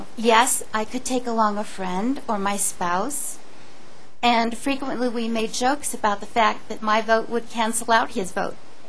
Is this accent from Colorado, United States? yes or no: yes; Colorado Springs, Colorado, United States; I'm from Colorado Springs.